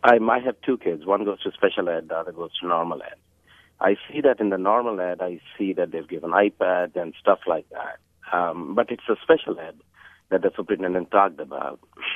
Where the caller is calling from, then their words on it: Cupertino, California, United States; I'm calling from Cupertino